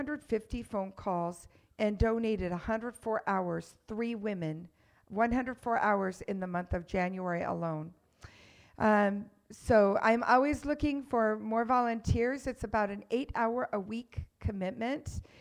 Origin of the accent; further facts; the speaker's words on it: Washington, United States; And, you know, I'm from Washington, and I have family and friends, people I care deeply about who live in the state, including my daughter, my mother.